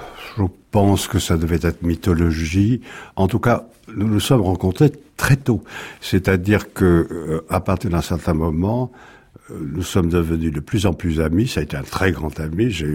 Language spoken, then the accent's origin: French; Bordeaux, Nouvelle-Aquitaine, France